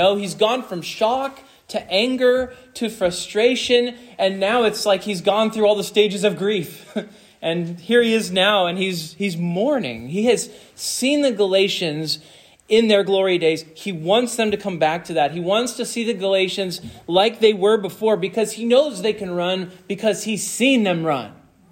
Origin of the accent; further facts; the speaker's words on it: Kansas, United States; And I was from Kansas, but I was cheering for the 49ers every time there was a Super Bowl.